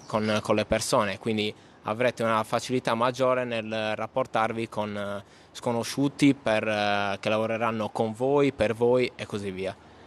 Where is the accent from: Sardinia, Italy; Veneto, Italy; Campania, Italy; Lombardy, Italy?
Sardinia, Italy; Cagliari; ho 29 anni e anche io, come si sente dall'accento, sono di Cagliari.